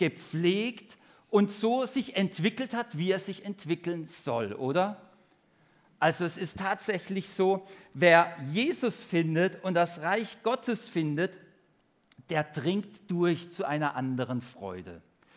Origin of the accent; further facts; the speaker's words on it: Germany; mir als typischer Deutscher geht dann schon durch den Kopf, ist das so richtig?